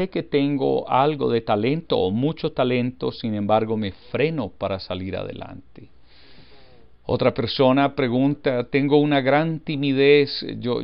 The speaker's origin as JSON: {"language": "Spanish", "town": "Urrao", "region": "Antioquia", "country": "Colombia", "tie": "born there", "said": "Yo nací en un pueblo en Colombia, en Sudamérica, en unas montañas muy lindas. Este pueblo se llama Urrao, en el departamento que sería el equivalente de estado o provincia en otros países, de Antioquia. El departamento de Antioquia es bastante quebrado"}